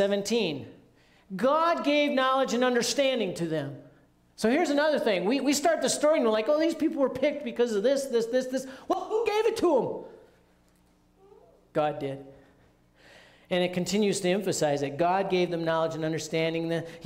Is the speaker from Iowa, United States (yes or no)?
no; Boulder, Colorado, United States; okay, you and I here are, we're from Boulder, so we think, oh man, they're going to look way better.